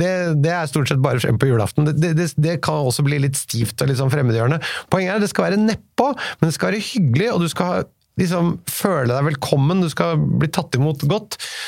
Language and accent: Norwegian; Oslo, Norway; Nei, det en villa på Oslo Vest.